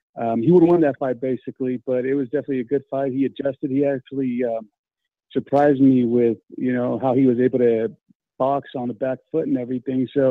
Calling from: Colorado, United States; Colorado.

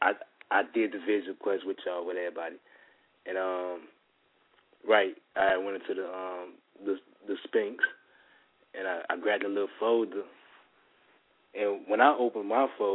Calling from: Romeoville, Illinois, United States; I'm calling from Romeoville, Illinois.

